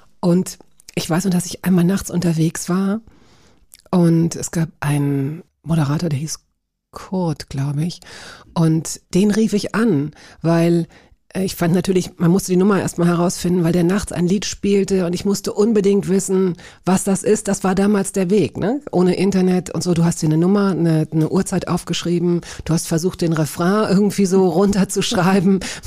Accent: Hanover, Lower Saxony, Germany; Weil ich komme aus Hannover und dort gab es FFN.

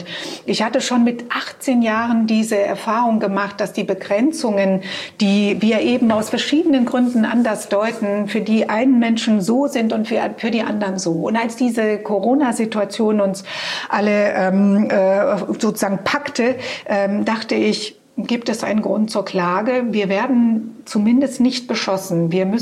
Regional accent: Croatia; das ist das heutige Kroatien, wo ich herkomme, aber ich bin natürlich in Jugoslawien, natürlich sage ich, es ist Jugoslawien, weil ich bin ja 1973 geboren

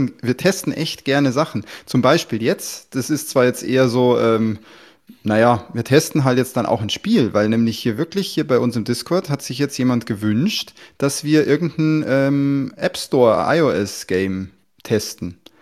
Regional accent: Bavaria, Germany; ich bin nicht aus München, aber wir sind alle aus Bayern. Ich bin Nähe München

